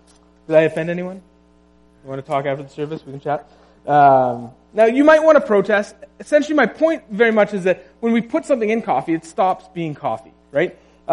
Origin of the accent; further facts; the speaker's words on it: Prince George, British Columbia, Canada; in my hometown in Prince George.